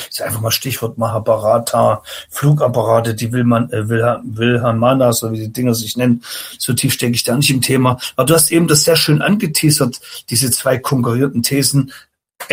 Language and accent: German; Thuringia, Germany; als Thüringer.